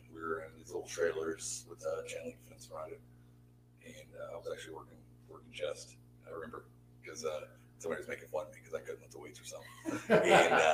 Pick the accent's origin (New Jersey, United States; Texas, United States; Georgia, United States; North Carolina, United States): Texas, United States; You know, even growing up in Texas, I just didn't realize because in Galveston and Freeport, all the stuff, there's waves.